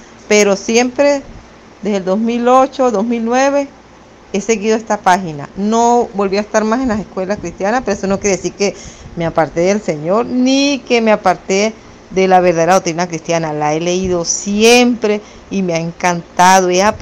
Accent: Venezuela; Soy de Venezuela y vivo en un pueblito llamado Chichiribichi, estado Falcón.

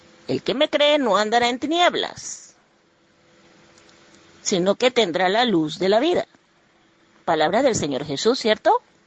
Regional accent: Panama; de Panamá.

